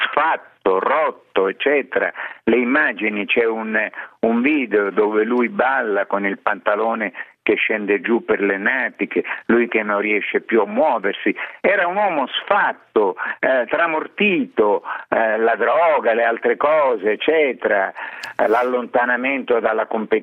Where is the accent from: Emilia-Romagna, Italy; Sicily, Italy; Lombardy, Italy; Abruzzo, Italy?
Sicily, Italy; Perché io peraltro sono siciliano.